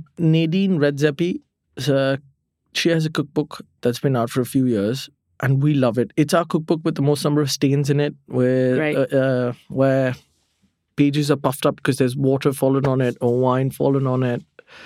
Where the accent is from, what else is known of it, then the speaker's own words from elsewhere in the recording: India; No. You're not supposed to put ketchup in your fridge, but I'm Indian. I do it.